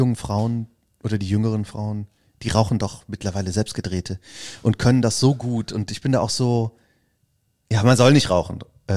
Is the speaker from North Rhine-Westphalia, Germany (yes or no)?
yes; Aachen, North Rhine-Westphalia, Germany; wenn mich dann Franzosen angesprochen haben, wo ich herkomme, die haben ja schon gemerkt, dass ich aus Deutschland komme, aber ich habe dann, wenn die gefragt haben, aus welcher Stadt kommst du, habe ich dann geantwortet, Aix-la-Chapelle.